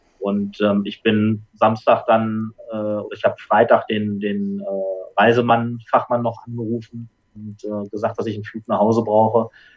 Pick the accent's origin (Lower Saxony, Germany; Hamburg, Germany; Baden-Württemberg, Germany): Lower Saxony, Germany; Braunschweig; Ich komme ja auch aus Braunschweig.